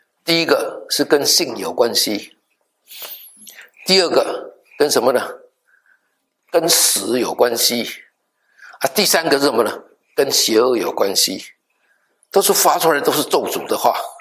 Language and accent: Chinese; Taiwan; 我在台湾的乡下长大哈， 我觉得那是很有意思的事情